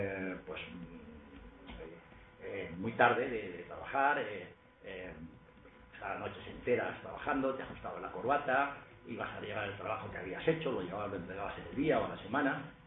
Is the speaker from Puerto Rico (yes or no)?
no; Sepúlveda, Castile and León, Spain; moved away; yo soy de Sepúlveda, provincia de Segovia, aunque llevo aquí ya más de 30 años, ¿no?